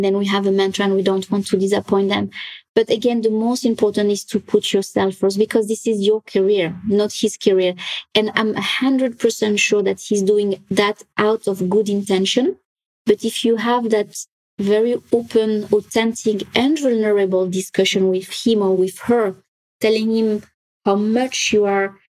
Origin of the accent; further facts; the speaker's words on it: France; English is a second language; moved away as an adult; So Sarah, you know, I'm French. I'm sure you can tell by my accent. Try to hide it, but doesn't work.